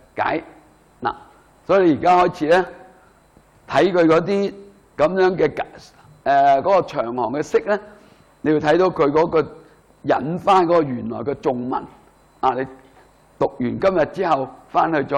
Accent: China

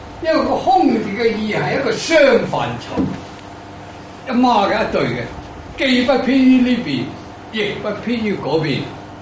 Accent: China; 所以中文有陣時咧，我哋中國人實在就好愛國嘅

